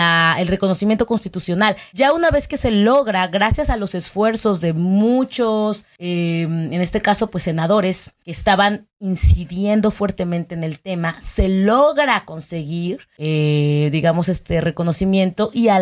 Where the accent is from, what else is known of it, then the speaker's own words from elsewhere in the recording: León, Guanajuato, Mexico; yo misma soy de León, Guanajuato.